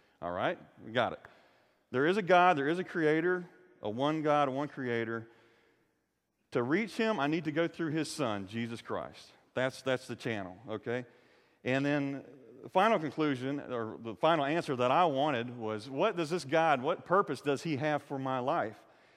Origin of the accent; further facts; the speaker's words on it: Fayetteville, Georgia, United States; also born or lived in Arizona; I was born in Arizona, but I didn't live there very long. I spent most of my life in Fayetteville, Georgia. I was there for 30 some odd years